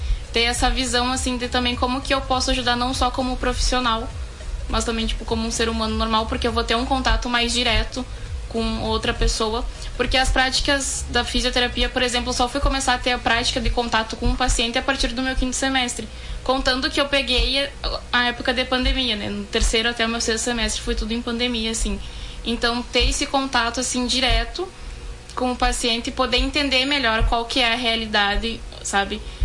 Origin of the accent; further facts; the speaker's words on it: São Borja, Rio Grande do Sul, Brazil; now in Uruguaiana, Brazil; Não, sou de São Borja.